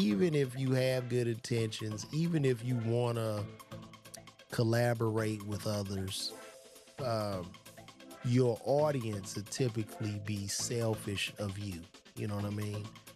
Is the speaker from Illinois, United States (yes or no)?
yes; Chicago, Illinois, United States; My God, you know, I'm from Chicago. The baby's dying in the street.